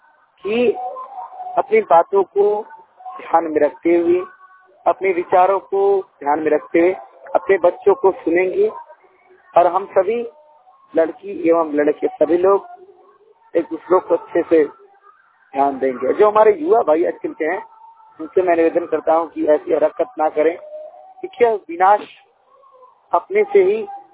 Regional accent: Gogaon, Uttar Pradesh, India; मैं मिर्जापुर जिला से बोल रहा हूँ। मेरा गांव गोगांव है।

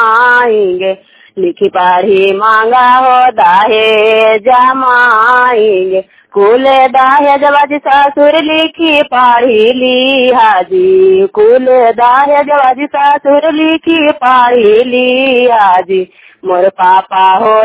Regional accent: Fazilapur, Bihar, India; गांव फजीलापुर, प्रखंड नगर नौसा के निवासी हूँ।

